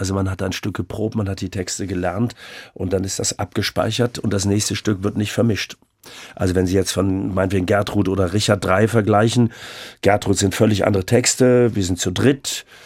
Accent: France; Ich bin da, wie gesagt, in Frankreich aufgewachsen.

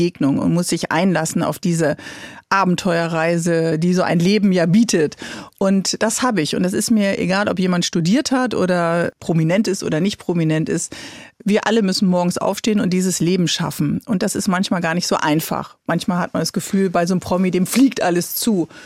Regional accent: Bremen, Germany; Ich bin in Bremen aufgewachsen, in einem Drogen-, Punk- und Partyviertel.

